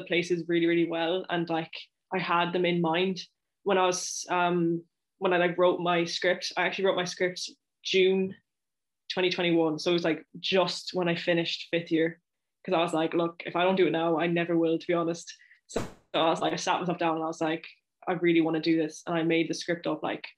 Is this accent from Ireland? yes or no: yes; Galway, Connacht, Ireland; I actually shot it in Galway because I am from Galway, but I moved to Donegal